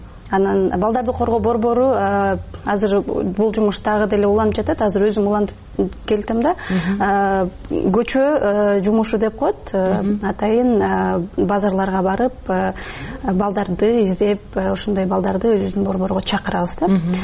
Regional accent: Osh Region, Kyrgyzstan; now in Bishkek, Kyrgyzstan; Ош облусунан бул жака жаңы эле көчүп келгенибизде

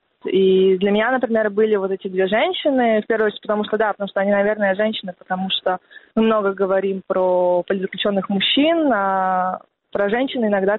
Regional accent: Siberia, Russia; учитывая, что я из Сибири

